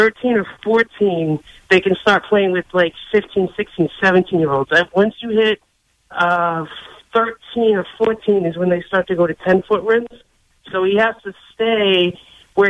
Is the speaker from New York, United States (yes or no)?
no; Boston, Massachusetts, United States; also born or lived in Canada; I'm from the Boston. We moved up there and started this team.